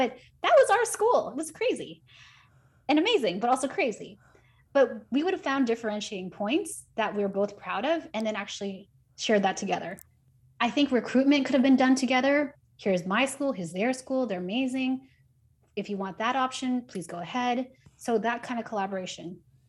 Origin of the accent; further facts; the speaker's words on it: San Diego, California, United States; So I'm Asian American and my parents immigrated from the Philippines. We grew up in a low-income neighborhood in San Diego.